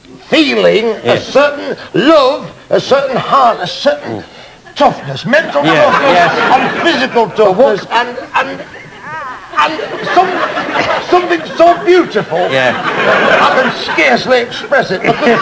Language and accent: English; Scunthorpe, Yorkshire and the Humber, United Kingdom; I'm from Scunthorpe, yes. I'm a scunny man through and through.